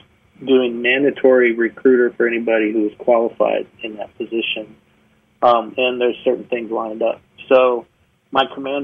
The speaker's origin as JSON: {"language": "English", "region": "Colorado", "country": "United States", "tie": "born or raised there", "said": "I at least got to go to the state I wanted to go to, my home state of Colorado."}